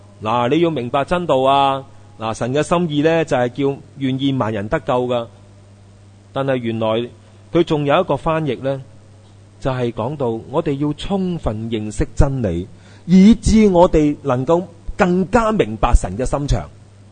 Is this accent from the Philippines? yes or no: no; China; 所以为什么当时呢，我们中国人呢，就我们叫多数写诗啊，诗情画意啊，因为我哋喺内陆啊